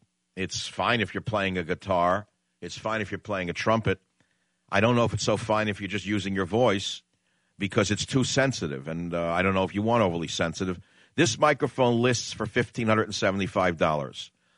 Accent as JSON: {"language": "English", "region": "New York", "country": "United States", "said": "Yeah, I'm from New York. I say, how did you guess, Sherlock?"}